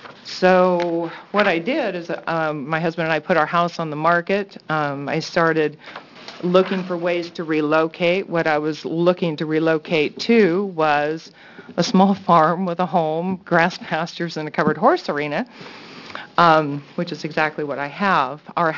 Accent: Beaver Creek, Oregon, United States; I'm from Beaver Creek, Oregon, Clackamas County.

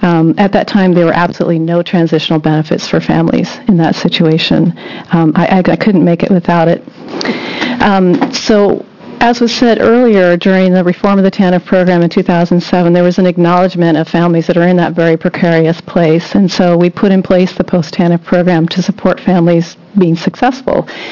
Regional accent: Portland, Oregon, United States; I'm from the Portland area.

